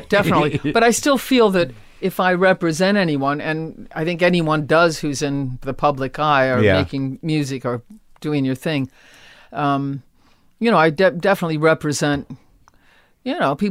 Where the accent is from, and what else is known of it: Akron, Ohio, United States; born or raised there